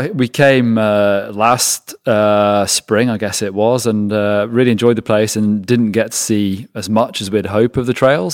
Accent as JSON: {"language": "English", "region": "West Midlands", "country": "United Kingdom", "tie": "born or raised there", "said": "I grew up in Shropshire in England, which is fairly rural"}